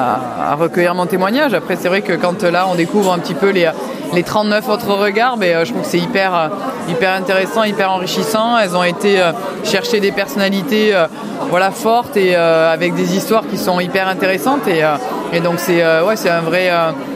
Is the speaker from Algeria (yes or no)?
no; Tarbes, Occitanie, France; à la base, je suis de Tarbes, donc je suis pas des Landes, mais j'ai toujours beaucoup aimé ce département. Et depuis que je suis d'autant plus à Basketland, j'y ai vraiment posé mes bagages.